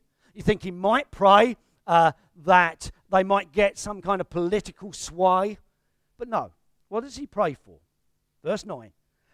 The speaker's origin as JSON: {"language": "English", "region": "London", "country": "United Kingdom", "tie": "born or raised there", "said": "one of the things that always challenged me as a teenager growing up in London was when a missionary came, and they came quite regularly to the church I grew up"}